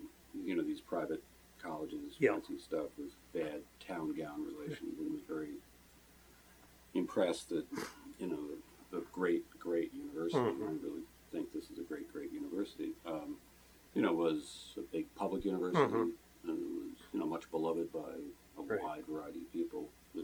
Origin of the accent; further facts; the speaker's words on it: New Jersey, United States; I grew up in New Jersey.